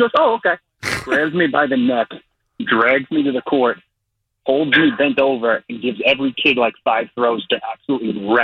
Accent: Fresh Meadows, New York, United States; now in St. Louis, United States; I grew up in Fresh Meadows.

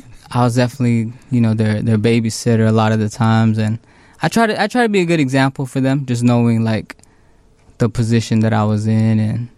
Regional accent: Phoenix, Arizona, United States; Yep, born and raised, West Phoenix.

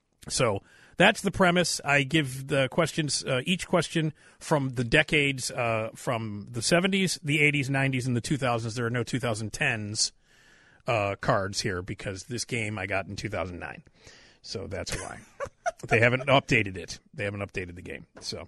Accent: Chicago, Illinois, United States; We're from here. We're from Chicago

